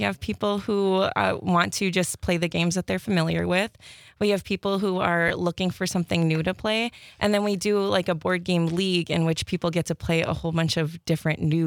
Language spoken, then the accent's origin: English; Philippines; I am actually Filipino myself.